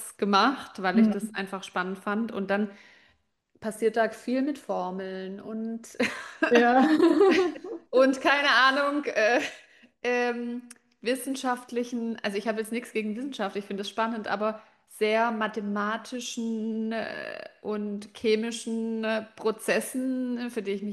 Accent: Baden-Württemberg, Germany; bei uns im Schwabenland, schaffe, schaffe, Häusle baue.

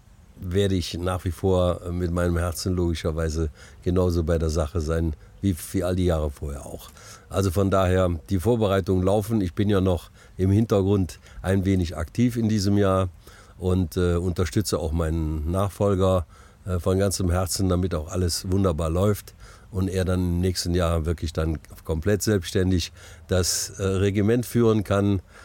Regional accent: Neuss, North Rhine-Westphalia, Germany; ich bin ja geboren in Neuss und groß geworden auf der Mühlenstraße, direkt in der Nähe des Obertors.

